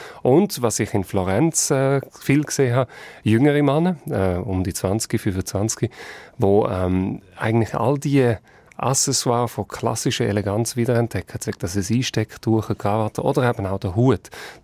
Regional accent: Netherlands; German is a second language; now in Switzerland; aber einen Helm sträube ich mich als Holländer sogar auf dem Velo dagegen.

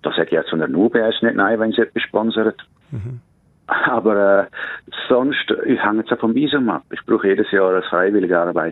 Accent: Switzerland; now in India

